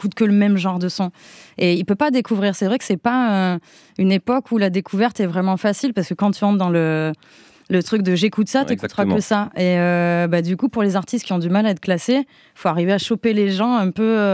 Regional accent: south of France, France; accent: southern French; Mon accent du sud qui est très présent, qui est encore un peu là.

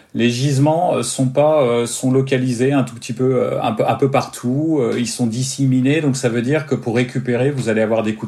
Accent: France; en tant que Français, en tant qu'Européen

